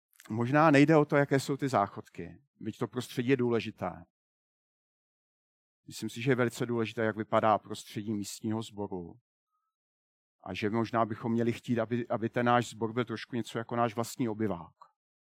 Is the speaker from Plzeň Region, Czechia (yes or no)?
no; Zlín, Zlín Region, Czechia; A já mu říkám, já jsem taky ze Zlína.